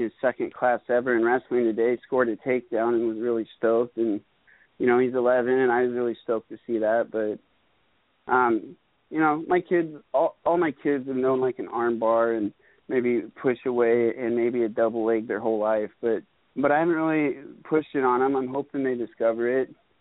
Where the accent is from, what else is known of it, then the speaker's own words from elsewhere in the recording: Northwest, United States; I was born and raised in the Northwest, but I got to travel a lot through fighting.